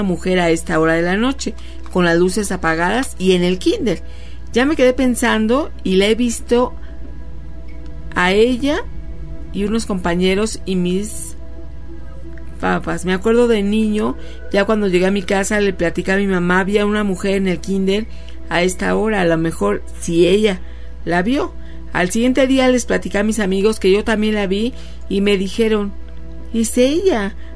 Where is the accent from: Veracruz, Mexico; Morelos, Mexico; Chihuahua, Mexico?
Chihuahua, Mexico; Valle de Juárez; Yo soy de Valle de Juárez, en Chihuahua, de San Agustín, Distrito Bravo.